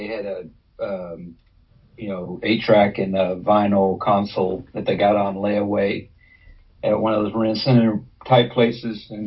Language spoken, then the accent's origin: English; Dallas, Texas, United States; I was born and raised in Dallas, Texas.